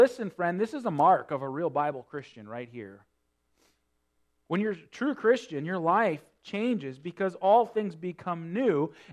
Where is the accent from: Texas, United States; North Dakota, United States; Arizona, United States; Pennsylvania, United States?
North Dakota, United States; I grew up in North Dakota, just full of Lutheran people, Catholic people, so on, Scandinavian country.